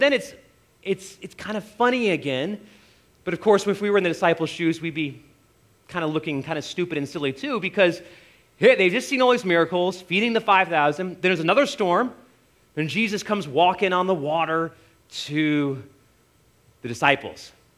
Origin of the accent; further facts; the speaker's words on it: Dayton, Ohio, United States; he lived in Dayton, Ohio, where I'm from, for 30 years.